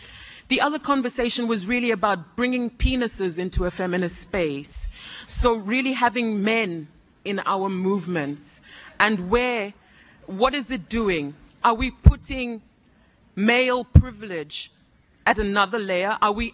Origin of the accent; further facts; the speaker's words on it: Zimbabwe; I'm from Zimbabwe.